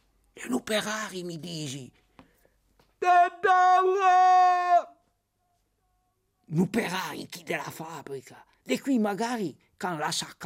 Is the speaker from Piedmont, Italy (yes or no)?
yes; Piedmont, Italy; Io sono piemontese, però non amo il dialetto piemontese. Mi piace molto di più il milanese.